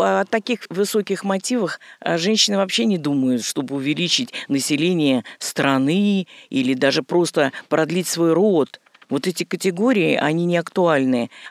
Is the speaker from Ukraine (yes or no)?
no; Moscow, Russia; я из Москвы